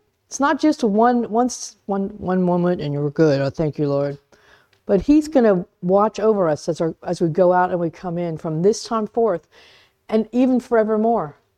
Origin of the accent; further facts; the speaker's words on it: Florida, United States; Now, hey, we're from Florida.